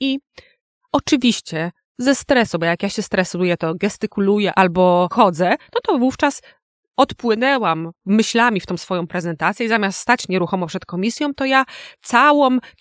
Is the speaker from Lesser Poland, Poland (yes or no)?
no; Szklarska Poręba, Lower Silesian Voivodeship, Poland; also born or lived in Wrocław; Urodziłam się we Wrocławiu. W wieku 4 lat przeprowadziłam się oczywiście z rodzicami do Szklarskiej Poręby, także tutaj już okolice Jeleniej Góry